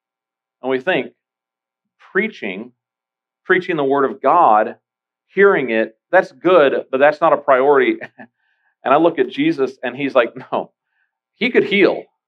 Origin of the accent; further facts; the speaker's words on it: McAllen, Texas, United States; I mean, where I grew up in McAllen was 5 acres, and I hit golf balls in the middle of nowhere, and it had cows all over.